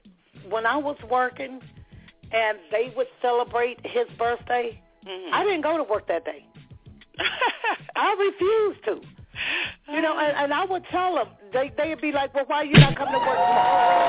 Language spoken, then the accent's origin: English; West Virginia, United States; as you know, I come from West Virginia, and it's a lot down that way.